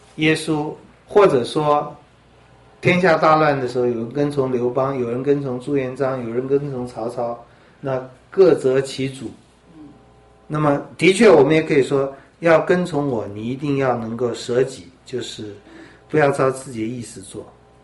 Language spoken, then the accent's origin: Chinese; Taiwan; 这话实在是我觉得对我们台湾人讲很好